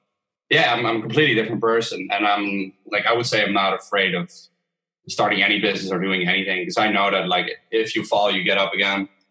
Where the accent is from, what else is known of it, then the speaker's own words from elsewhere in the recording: Netherlands; first language Dutch; English is a second language; So we launched the Dutch one first and then English after, because Dutch is my main language, my first language.